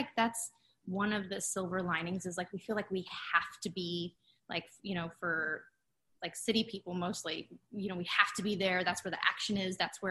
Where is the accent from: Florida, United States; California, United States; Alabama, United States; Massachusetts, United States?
California, United States; So I grew up outside of LA about an hour and a half.